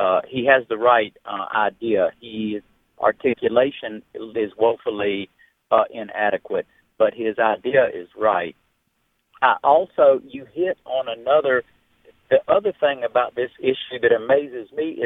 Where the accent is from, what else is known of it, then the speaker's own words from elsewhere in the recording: Alabama, United States; It's amazing how many, you know, I'm from Alabama.